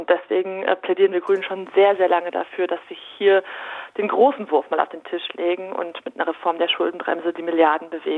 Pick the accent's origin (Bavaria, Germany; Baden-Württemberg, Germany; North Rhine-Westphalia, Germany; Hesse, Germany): North Rhine-Westphalia, Germany; Ich komme aus Nordrhein-Westfalen, da ist eine Autobahnbrücke gesprengt worden